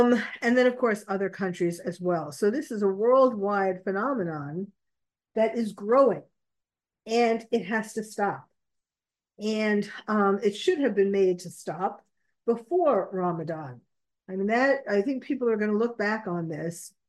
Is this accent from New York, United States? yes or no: yes; New York, United States; when I was a little girl in growing up in New York, you know, and going to school, learning at my synagogue